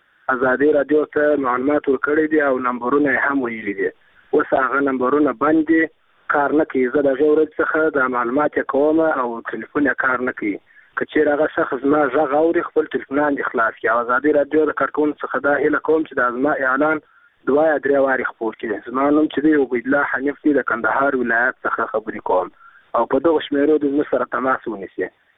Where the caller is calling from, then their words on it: Punjab, Pakistan; د پنجاب څخه غږیږم.